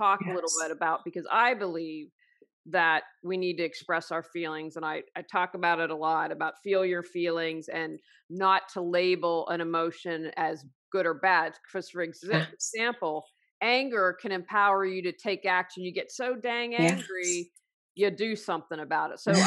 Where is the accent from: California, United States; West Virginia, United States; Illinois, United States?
West Virginia, United States; So the state in America where I grew up is in West Virginia